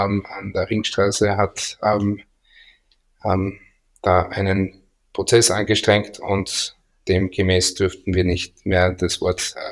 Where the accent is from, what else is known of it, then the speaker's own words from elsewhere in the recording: Graz, Styria, Austria; Da sind wir halt Grazer.